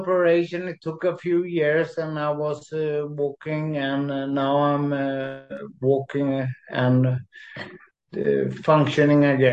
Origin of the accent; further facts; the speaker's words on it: Sweden; English is a second language; moved away as an adult; I found it very, very, very relieving to leave my home country, yes. But I did never want to leave my home country.